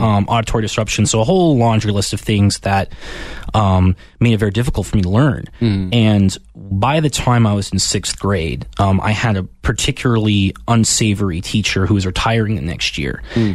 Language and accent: English; Long Island, New York, United States; according to New York State standards, I grew up on Long Island, that everyone was technically literate except for me.